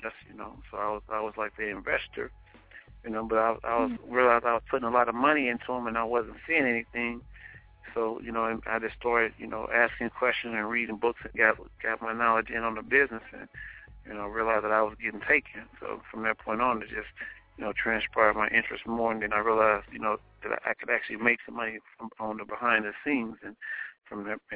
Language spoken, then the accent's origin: English; Oklahoma, United States; moved away; also born or lived in Indianapolis; No, I'm originally from Oklahoma. Moved out to Indianapolis and, you know, kind of graduated, you know, school out there.